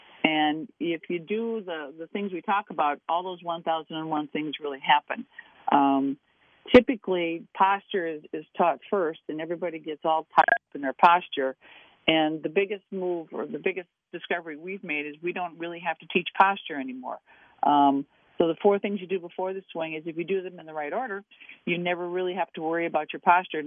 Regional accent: Minneapolis, Minnesota, United States; considering I come from Minneapolis, and you had a very good segment on the My Vikings.

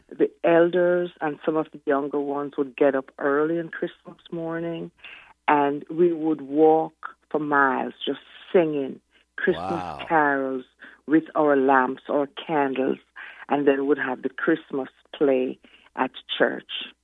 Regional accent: Jamaica; Now, you know, growing up in Jamaica, we never had gifts as a child. We were so poor

